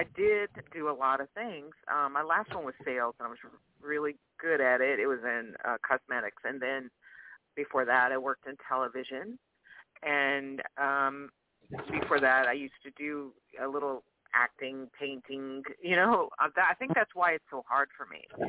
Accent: Louisiana, United States; I'm from Louisiana.

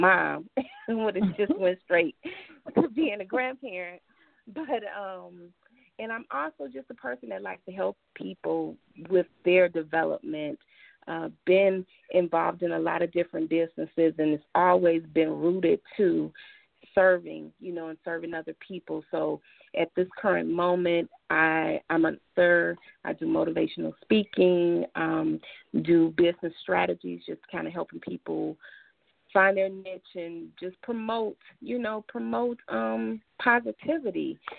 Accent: Detroit, Michigan, United States; I am originally from Detroit, grew up, raised, went to school there

